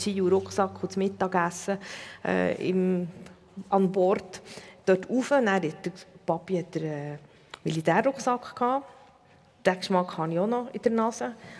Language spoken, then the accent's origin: German; Bern, Switzerland; ich bin halt hier in Bern aufgewachsen, mit in der Stadt drin.